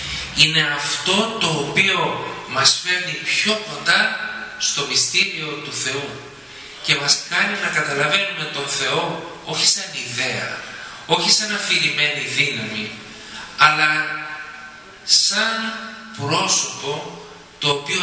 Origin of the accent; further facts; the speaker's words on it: Greece; born there; Δεν διαλέξαμε εμείς το ότι γεννηθήκαμε εδώ στην Ελλάδα και από φυσικό μας έρχεται το να έχουμε τη σχέση με την Εκκλησία.